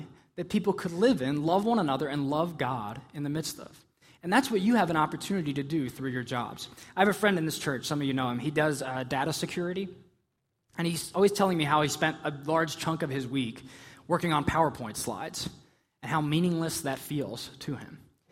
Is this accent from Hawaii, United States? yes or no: no; Pennsylvania, United States; I always say, I'm from a small town, central Pennsylvania. We have Comcast employees in my hometown.